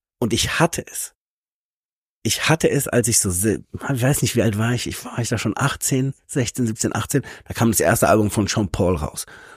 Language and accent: German; Germany; ich als Deutscher habe ja einfach eher keine gute, positive Connection zu meinen eigenen, zu meiner Landesfahne